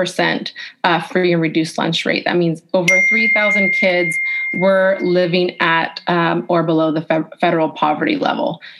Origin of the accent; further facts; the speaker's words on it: Mount Vernon, United States; I grew up in Mount Vernon, attended schools here